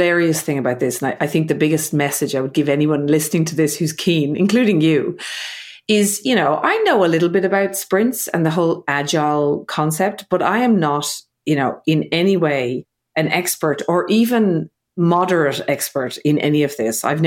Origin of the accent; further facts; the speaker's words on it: Ireland; now in Australia; I'm living in Australia. I'm from Ireland. My husband is Hungarian.